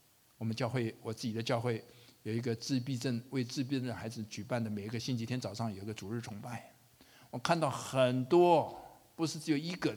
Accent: China; 我们中国人反过来说，其实美国人也是一样，我们认为一个理想人生是什么？是福禄寿喜，无灾无病，对不对？

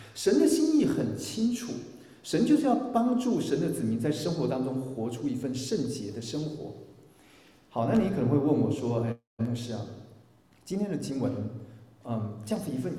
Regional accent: China; 那我中国人是有名的吃的民族嘛

